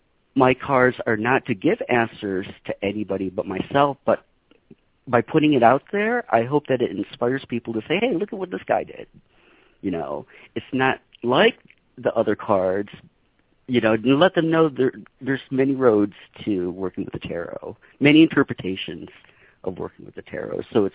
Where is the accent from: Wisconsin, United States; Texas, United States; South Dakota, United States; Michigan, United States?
Michigan, United States; now in San Francisco, United States; I was brought up in Michigan, so there wasn't a lot of metaphysical resources in the Midwest for me growing up. So when I moved to San Francisco, the Wicca community was here.